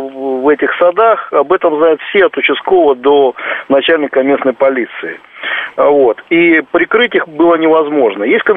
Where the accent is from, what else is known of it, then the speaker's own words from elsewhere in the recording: Irkutsk, Irkutsk Oblast, Russia; Я просто сам из Иркутска. Ну, скажем так, я знаю прекрасный район, я вырос в нем.